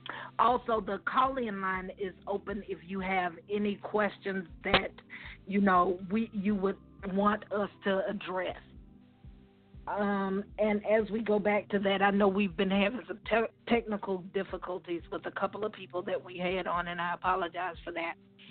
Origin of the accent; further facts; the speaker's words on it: Georgia, United States; because I'm from South Georgia. I'm from the country. And I still kind of conduct myself as country